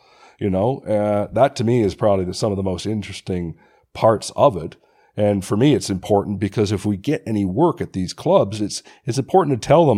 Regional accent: Canada; You know, being Canadian, we've got Stanley Thompson.

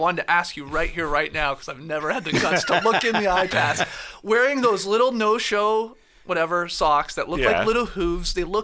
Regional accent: Canada; JD, my house was a shithole, my first house growing up in Canada.

